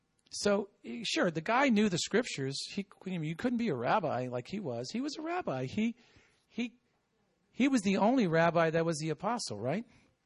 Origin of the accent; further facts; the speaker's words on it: Hicksville, New York, United States; now in Martinsville, United States; Well, I'm not from the South. I'm from New York. Anyway, yeah, I am from Hicksville.